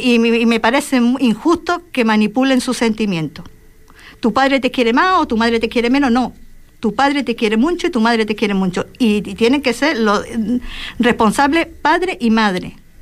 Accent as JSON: {"language": "Spanish", "region": "Andalusia", "country": "Spain", "said": "perdóname la forma de expresarme porque yo soy andaluza."}